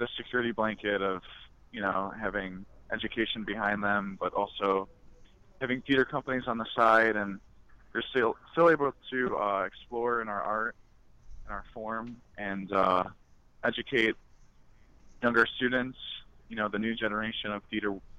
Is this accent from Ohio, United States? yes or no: yes; Cleveland, Ohio, United States; Well, I mean, it's different because I'm from Cleveland, Ohio, so minimum wage is much lower in Cleveland than it is in New York.